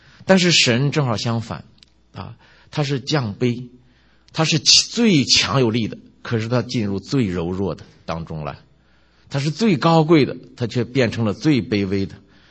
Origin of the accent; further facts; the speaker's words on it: Beijing, China; born there; 我出生在农村里，其实也不卑贱，我生在北京协和那个什么友谊医院